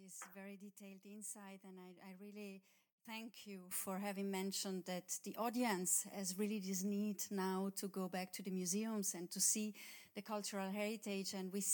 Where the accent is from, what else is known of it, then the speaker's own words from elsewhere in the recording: Ticino, Switzerland; because I'm from the Italian part of Switzerland